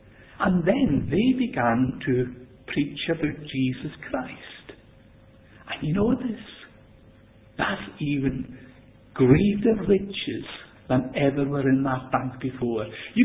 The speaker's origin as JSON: {"language": "English", "town": "Isle of Lewis", "region": "Scotland", "country": "United Kingdom", "tie": "born or raised there", "said": "Now, I grew up in Lewis, the Isle of Lewis, and we had no street lights."}